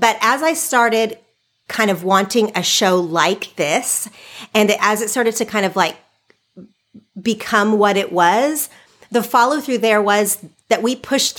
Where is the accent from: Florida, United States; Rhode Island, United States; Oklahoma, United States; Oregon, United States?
Oklahoma, United States; now in California, United States; You know, I grew up in Oklahoma. I'm very proud of that. I love Oklahoma.